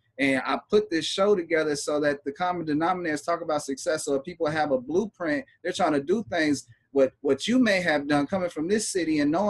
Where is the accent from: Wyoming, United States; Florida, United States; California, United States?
California, United States; Bakersfield; also born or lived in Los Angeles; I'm born in L.A. and then I was raised in Bakersfield. When I tell people I'm from Bakersfield, they be like, man, that's just nothing but cows and fields and stuff.